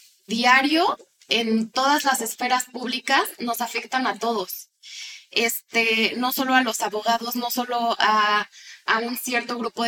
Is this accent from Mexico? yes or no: yes; Mexico; soy mexicano, soy parte de este país, de esta comunidad